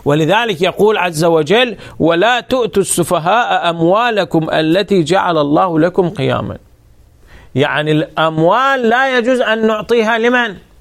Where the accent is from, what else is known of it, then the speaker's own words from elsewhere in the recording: Iraq; أفرض عندنا في العراق لا بد من حكومة